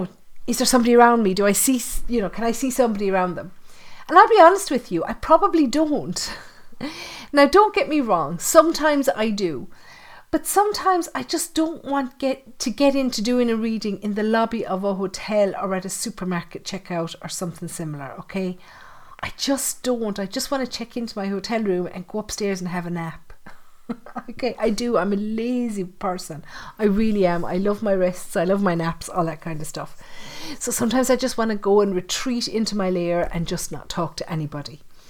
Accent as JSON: {"language": "English", "country": "Ireland", "said": "You know, and I'm Irish and I know that Irish people on the whole aren't as open as American people to being approached."}